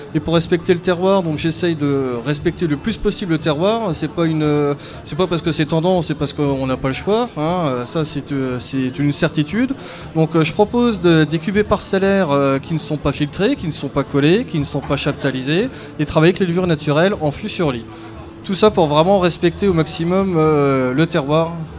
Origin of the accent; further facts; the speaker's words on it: Verzenay, Grand Est, France; je viens de Verzenay, qui est le grand cru le plus puissant de champagne.